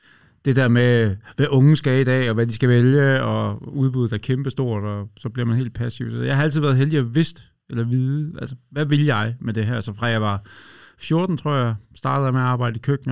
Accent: Aarhus, Central Denmark Region, Denmark; now in Copenhagen, Denmark; Jamen, jeg er aarhusianer, ja. Altså, og jeg vil også sige af hjerte, ja. Altså, nu har jeg været på, eller i København i snart 25 år, ikke, men... Ja. Stadigvæk aarhusianer, synes jeg.

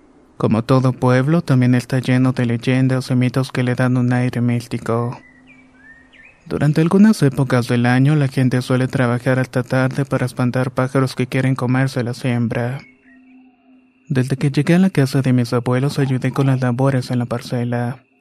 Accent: Balancán, Tabasco, Mexico; also born or lived in Campeche; now in Colima, Mexico; 27 años. Vivo en Colima y soy un miembro de la Infantería de Marina. Nací en Campeche, pero me crié en un pequeño pueblo en Balancán, Tabasco.

